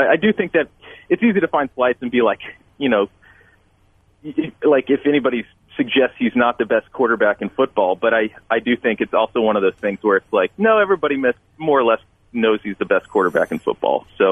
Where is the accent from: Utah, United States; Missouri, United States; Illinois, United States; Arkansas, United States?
Missouri, United States; Kansas City; And I said, "Yeah, I'm from Kansas City."